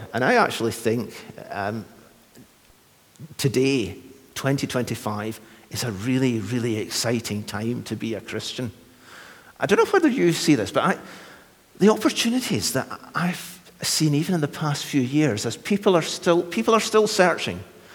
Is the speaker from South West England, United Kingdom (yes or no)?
no; Kilmarnock, Scotland, United Kingdom; back in the 1980s when I were but a child. And, you know, there'd be gospel campaigns, and I grew up in Kilmarnock in Ayrshire.